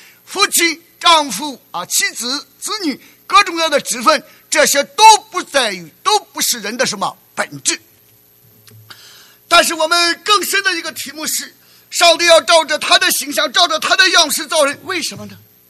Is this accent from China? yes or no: yes; China; 而耶稣讲的最重的一个话，我们中国人最不容易接受的是，我父做工到如今我也做工。